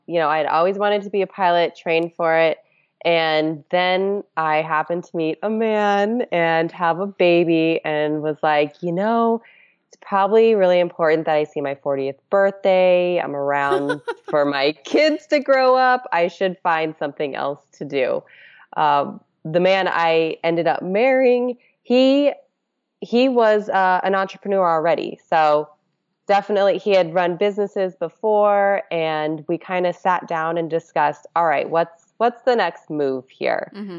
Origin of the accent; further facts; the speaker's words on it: Alaska, United States; So yes, I am from Alaska, and I feel like everyone has a small plane there.